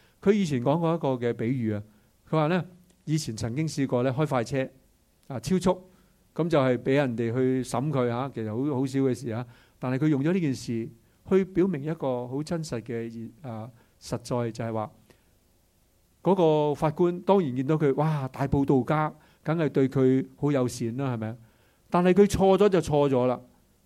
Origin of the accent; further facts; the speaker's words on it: China; 所以我们中国人初一我就做十五